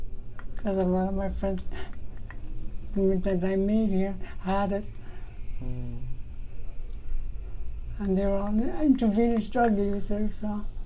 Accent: Manitoba, Canada; moved away as an adult; now in Vancouver, Canada; In Manitoba. Until I was 20 when I came out here.

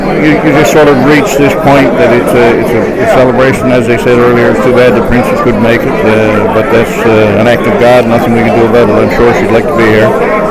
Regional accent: Newfoundland and Labrador, Canada; I'm from Newfoundland.

